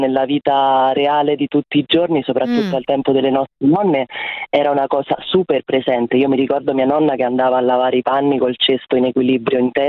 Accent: Colonna, Lazio, Italy; al mio paesino vicino Roma, ai Castelli Romani, che sono super orgogliosa.

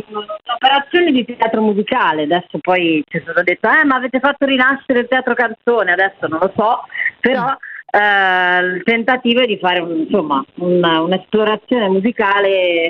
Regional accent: Liguria, Italy; un album rap ligure, perché noi siamo liguri

